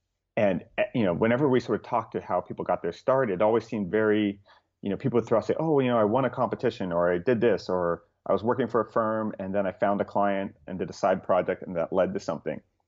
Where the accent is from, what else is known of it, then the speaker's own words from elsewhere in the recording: California, United States; So I grew up in Southern California to sort of a family with very modest sort of financial means.